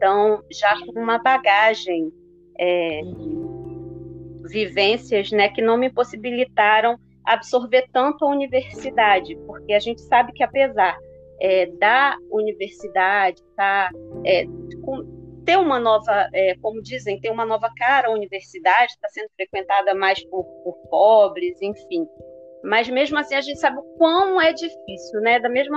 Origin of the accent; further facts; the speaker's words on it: Rio de Janeiro, Brazil; nascido em Santa Teresa e tenha crescido na Lapa.